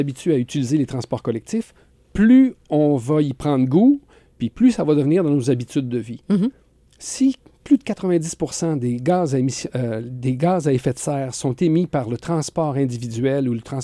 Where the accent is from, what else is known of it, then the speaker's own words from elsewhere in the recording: Trois-Rivières, Quebec, Canada; born there; Moi, je suis né à Trois-Rivières.